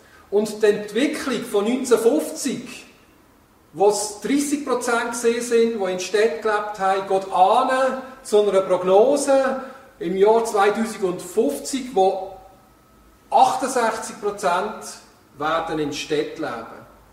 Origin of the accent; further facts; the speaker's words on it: Pratteln, Basel-Landschaft, Switzerland; wo ich herkomme, das Bratteln, das war auch ein Dörfchen, oder? Aber das ist explodiert durch die industrielle Entwicklung und heute ist das ein Dorf, aber eigentlich eine Stadt mit 17'000 Einwohnern und es ist alles zersiedelt.